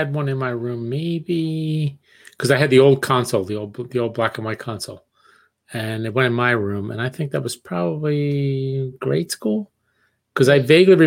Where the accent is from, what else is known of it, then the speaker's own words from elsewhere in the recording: Philadelphia, Pennsylvania, United States; It's funny because I grew up in South Philadelphia and cable was there.